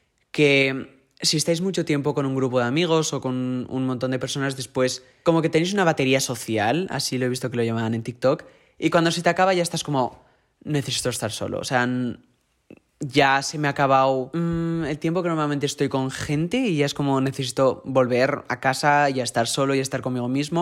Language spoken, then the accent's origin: Spanish; Mexico; now in Spain; yo cuando vine de México a España, sí, sí había nacido en España y de verano siempre venía a España también e iba al pueblo